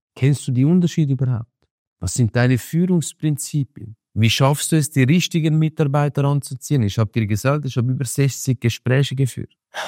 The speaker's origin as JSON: {"language": "German", "country": "Switzerland", "said": "ich bin aus der Schweiz"}